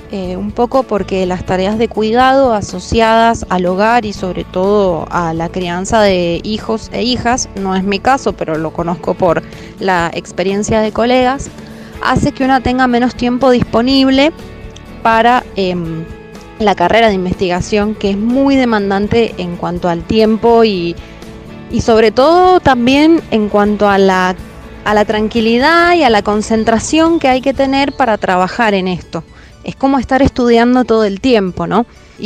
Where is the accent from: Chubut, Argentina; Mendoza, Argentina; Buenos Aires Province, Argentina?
Mendoza, Argentina; also born or lived in Santa Cruz; Soy de Mendoza adoptada porque por cuestiones familiares nací en Santa Cruz, pero desde los 2 años que vivo acá.